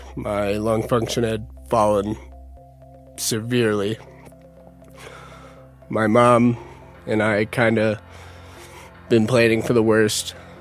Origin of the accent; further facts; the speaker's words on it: Utica, New York, United States; I'm originally from Utica, New York